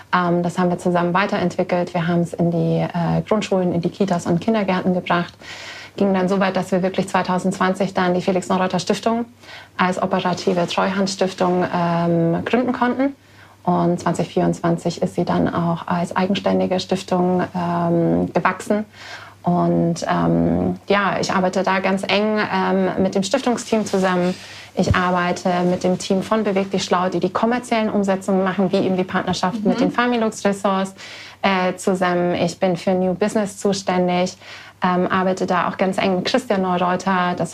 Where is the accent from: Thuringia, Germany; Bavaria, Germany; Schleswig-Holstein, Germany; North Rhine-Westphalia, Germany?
Bavaria, Germany; Garmisch; wir kommen beide aus Garmisch, wir haben selber Abiturjahrgang